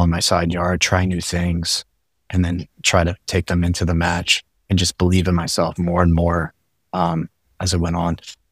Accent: Bowie, Maryland, United States; I grew up in Bowie, Maryland, which is about 20 minutes away from Annapolis and outside of Washington, D.C.

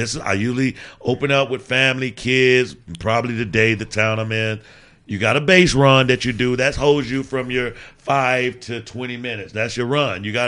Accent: Mississippi, United States; from Mississippi. I'm country. I know people with accents.

